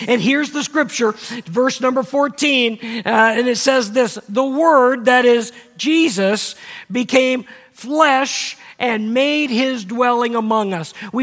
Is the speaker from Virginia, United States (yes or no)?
yes; Virginia Beach, Virginia, United States; I grew up down in Hampton Roads in Virginia Beach, and there are tunnels everywhere down there.